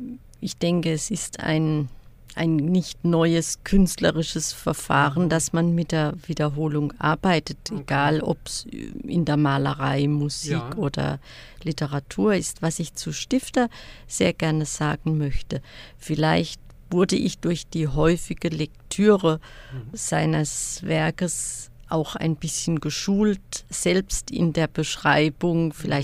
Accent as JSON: {"language": "German", "region": "Baden-Württemberg", "country": "Germany", "tie": "born or raised there", "accent": "Baden dialect", "said": "Ja, ich selbst bin in einem badischen Dorf aufgewachsen und ich habe sehr starken Dialekt gesprochen als Kind."}